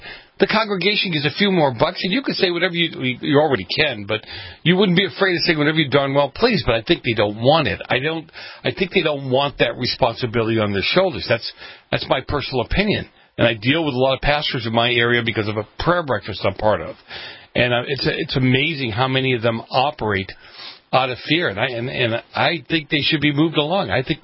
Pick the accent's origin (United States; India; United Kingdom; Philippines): United States; Boston, Massachusetts; No, I grew up in the North End. I grew up in Boston.